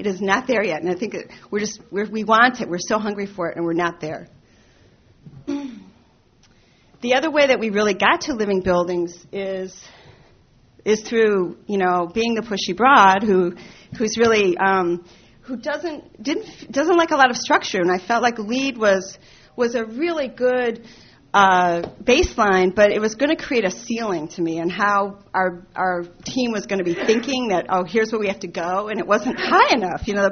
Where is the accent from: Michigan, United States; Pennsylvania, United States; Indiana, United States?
Michigan, United States; Detroit; I'm from Detroit, and when I go to a Canadian place, I start talking like a Canadian. I don't know why. It's because I lived I spent a lot of time in Windsor, so I have this Canadian accent all of a sudden.